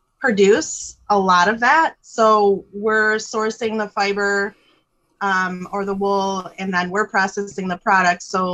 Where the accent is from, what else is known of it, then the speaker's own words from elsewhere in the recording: Reese, Michigan, United States; I said I grew up in Reese, and it's mainly crop farming there.